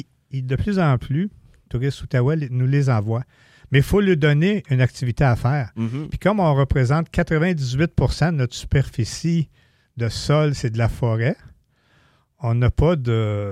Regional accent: Gatineau, Quebec, Canada; Moi, quand j'étais un urbain, je viens de Gatineau.

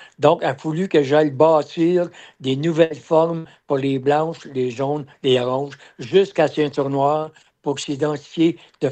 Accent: Quebec, Canada; c'est pas parce que je suis un Québécois qu'on ne peut pas créer

